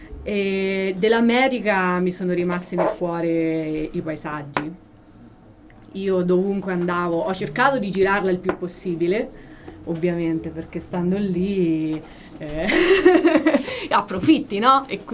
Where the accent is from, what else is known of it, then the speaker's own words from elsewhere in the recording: Cannara, Umbria, Italy; Cannara ovviamente è il mio paese natale, l'Umbria è la mia terra